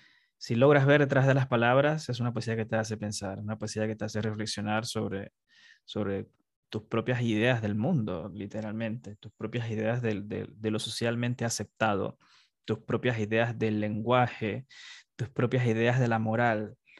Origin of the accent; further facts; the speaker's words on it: Panama; Como panameño que soy, me he dado cuenta que nuestra poesía está llena de cultura, de diferentes sitios